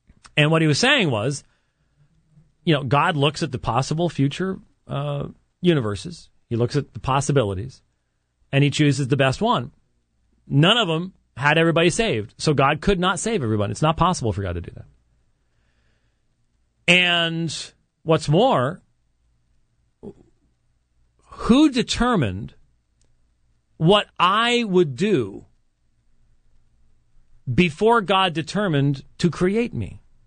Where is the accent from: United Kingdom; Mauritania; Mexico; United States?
United Kingdom; Scotland; I would never make a good charismatic because I'm Scottish, and Scotsmen tend to be, pretty boring at times.